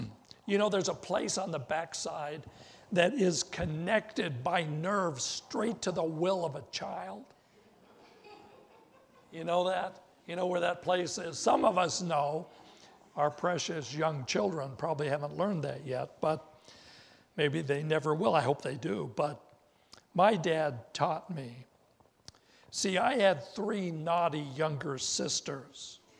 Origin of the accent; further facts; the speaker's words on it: Wendell, Idaho, United States; born there; I was born in Wendell, Idaho.